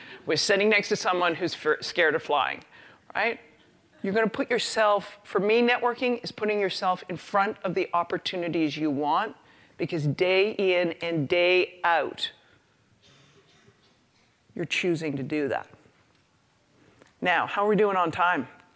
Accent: Canada; I grew up middle class in Canada and went to law school.

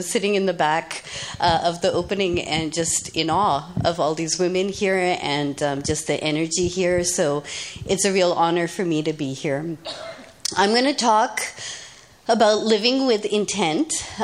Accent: India; And despite growing up in India, my family was very much a Western-focused family, not religious

